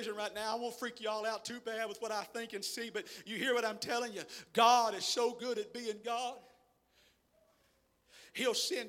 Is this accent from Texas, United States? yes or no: yes; Jasper, Texas, United States; I'm from Texas. I was raised in southeast Texas by a little town called Jasper, Texas.